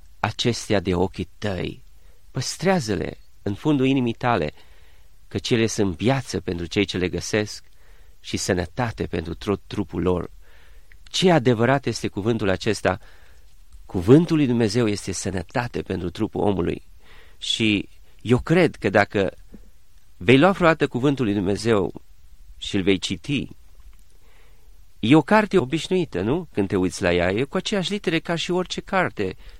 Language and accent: Romanian; Timișoara, Timiș County, Romania; am fost crescut în Timișoara și, într-adevăr, fiind numai singur la părinți, mama lucra.